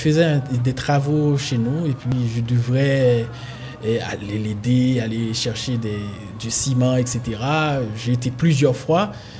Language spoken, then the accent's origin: French; Carrefour, Ouest, Haiti; also born or lived in Delmas; Je suis né à Thor 73, à Thorland, à Carrefour. Et puis, j'ai migré à Mariani en 1996. Et puis j'ai laissé en 2004.